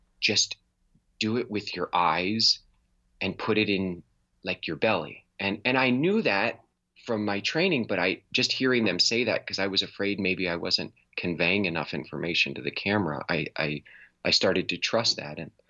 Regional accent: Midwest, United States; that is one of the harder things that I found about growing up in the Midwest.

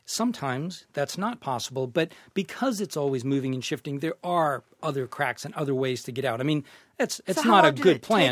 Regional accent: Massachusetts, United States; Born and raised in Massachusetts

